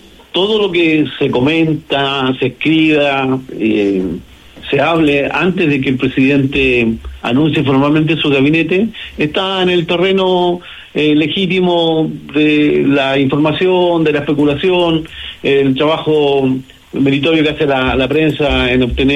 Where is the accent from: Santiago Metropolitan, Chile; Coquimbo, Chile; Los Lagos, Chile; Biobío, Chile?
Los Lagos, Chile; he recibido muchos mensajes de la gente de mi tierra natal que se siente contenta, se siente feliz que uno de los suyos tenga un cargo de tan alta investidura